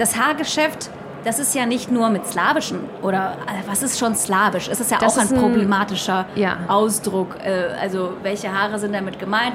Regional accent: Russia; moved away; ich hatte in meiner Kindheit in Russland ein Buch

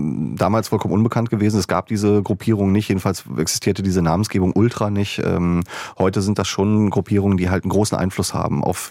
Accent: North Rhine-Westphalia, Germany; now in Dortmund, Germany; Ja, da ich ja gebürtig aus dem Sauerland bin, ist da schon eher Schalke geprägt, das Umfeld.

